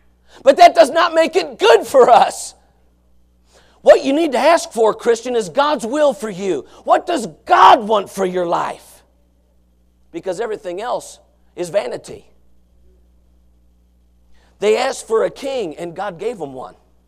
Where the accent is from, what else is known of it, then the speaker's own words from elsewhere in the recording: United States; Hogwash. I'm an American.